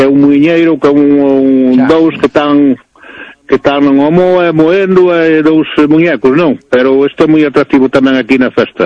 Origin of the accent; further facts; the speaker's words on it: Cabana de Bergantiños, Galicia, Spain; Son de Cabana, de Santiño.